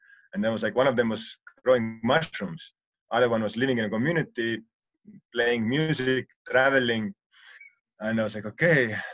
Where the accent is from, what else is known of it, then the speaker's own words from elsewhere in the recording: Estonia; because I'm from Estonia, and that's very common that everybody goes and picks their own mushrooms in autumn time.